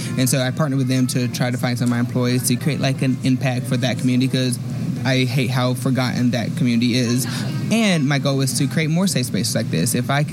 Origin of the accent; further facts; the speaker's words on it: the South, United States; which, as a Southerner, that is the best compliment you can give to me.